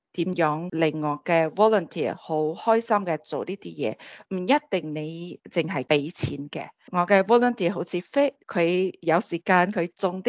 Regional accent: Malaysia; 因为本身我是马来西亚人

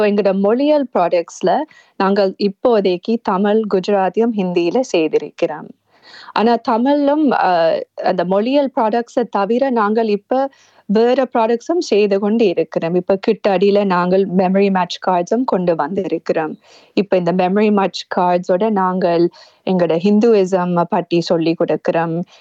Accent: United States; அதனால் நாங்கள் அமெரிக்கன் பிள்ளைகளாக வளர்ந்த மட்டும் இல்லாமல் தமிழ் பிள்ளைகளாகவும் வளர்ந்தோம்.

